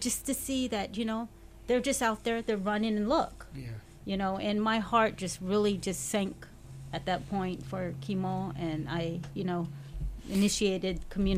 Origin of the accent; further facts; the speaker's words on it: Hawaii, United States; growing up in Hawaii, and you go to this beach where it's cold, overcast, I couldn't deal